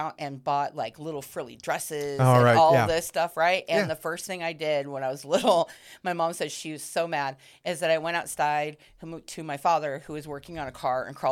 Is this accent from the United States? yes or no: yes; Longview, Washington, United States; where I grew up, which is north of here, I grew up in Longview, Washington, Kelso, Washington.